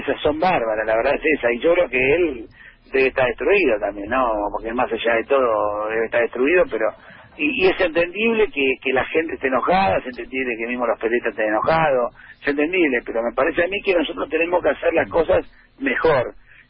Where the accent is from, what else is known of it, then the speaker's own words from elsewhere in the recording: Argentina; ante todo soy argentino y ante todo quiero que a Argentina le vaya muy bien